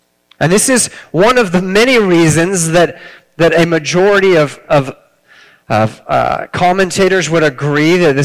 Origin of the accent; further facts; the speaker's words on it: Fortuna, California, United States; I was living in my hometown in Fortuna.